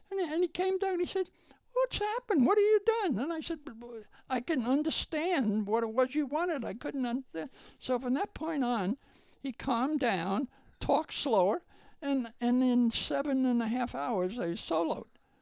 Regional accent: New York, United States; I was always interested in the sea because I grew up on Long Island. I used to sail and boat and fish.

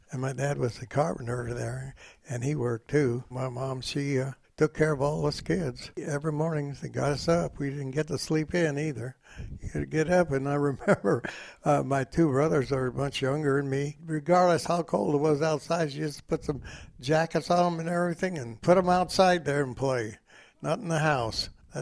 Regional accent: Dinuba, California, United States; also born or lived in Pennsylvania; I was born in Pennsylvania. And my dad, when I was about 4 years old, he decided he wanted to go to Alaska. Well, we got on a train, and as far as we got is California.

